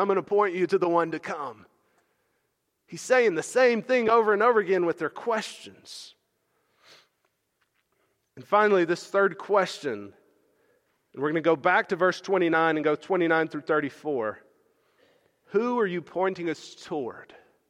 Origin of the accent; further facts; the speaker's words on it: Alabama, United States; Well, where I grew up in Alabama, there were a lot of places you would go and you would say, where is that?